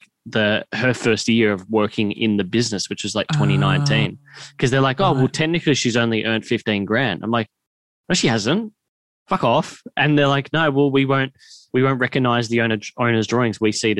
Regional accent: Bentleigh, Victoria, Australia; And I grew up around Bentley.

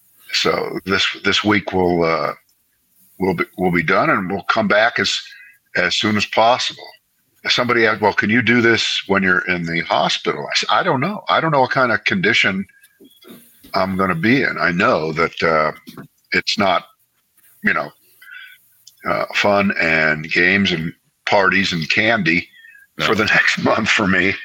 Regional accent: United Kingdom; I'm Brit.

